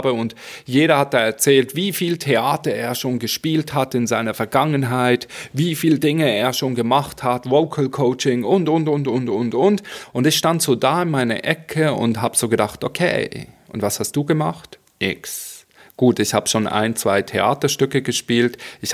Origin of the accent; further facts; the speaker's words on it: Switzerland; first language Swiss German; ich war Schweizer, also ich bin immer noch Schweizer, aber meine Muttersprache ist Schweizerdeutsch. Ich war aber in Deutschland auf einer Schauspielschule und damals hatte ich noch so diesen Hardcore … Akzent in meinem Hochdeutsch.